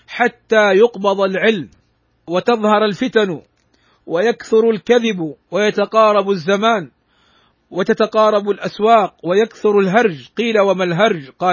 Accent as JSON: {"language": "Arabic", "country": "Saudi Arabia", "said": "في بلادنا المملكة العربية السعودية"}